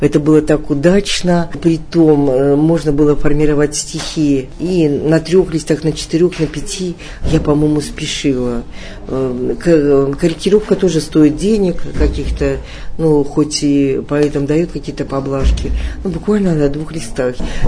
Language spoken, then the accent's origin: Russian; Ural, Russia; Мы говорим, мы с Урала, с гордостью говорили, мы с Урала.